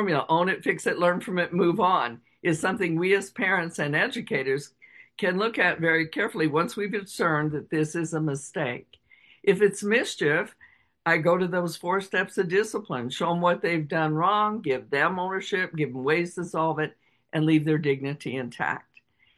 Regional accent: United States; No, I'm American. I'm in Colorado.

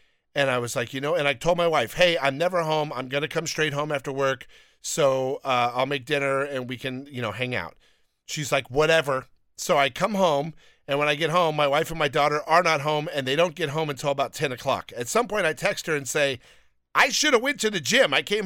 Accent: Downey, California, United States; You know why? I grew up in Downey and eating Mexican food, and I love Mexican food

